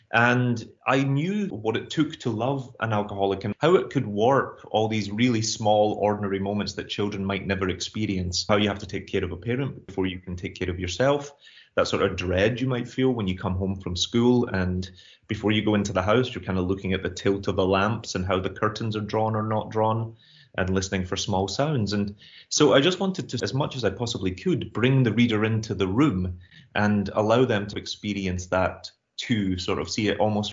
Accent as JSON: {"language": "English", "town": "Glasgow", "region": "Scotland", "country": "United Kingdom", "tie": "born or raised there", "said": "You know, I grew up in Glasgow of the 80s"}